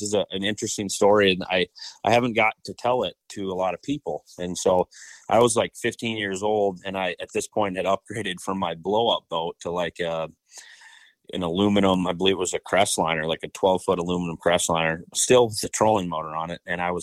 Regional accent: Minnetonka, Minnesota, United States; I grew up in Minnetonka, Minnesota. I spent the majority of my summers actually up on Gull Lake in Brainerd.

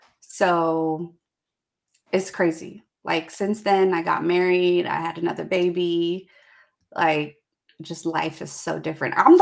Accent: California, United States; now in San Antonio, United States; I am originally from the Bay Area. But I do now live in San Antonio, Texas. Been here for over a decade, which is wild.

